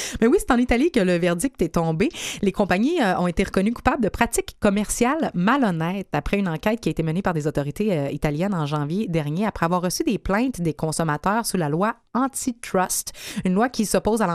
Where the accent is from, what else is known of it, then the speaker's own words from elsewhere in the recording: Quebec City, Quebec, Canada; Moi, je viens de Québec.